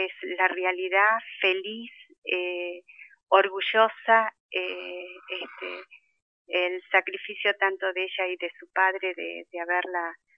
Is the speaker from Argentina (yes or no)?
yes; Maquinchao, Río Negro, Argentina; yo soy de aquí, soy nacida aquí en Maquinchao, viví muchos años en el campo, mis padres tenían campo